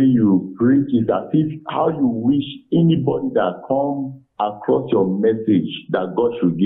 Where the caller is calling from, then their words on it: Benue, Nigeria; I'm calling from Benue State.